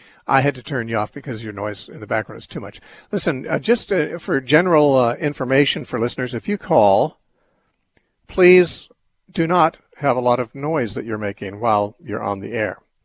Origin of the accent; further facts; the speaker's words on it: California, United States; Yes, I was born and raised